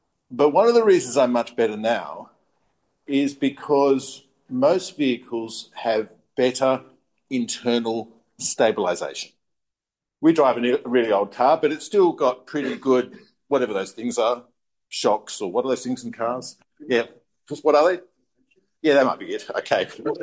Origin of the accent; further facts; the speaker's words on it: New South Wales, Australia; My family was all into boats. We grew up in the Northern Beaches and we used to go deep sea fishing.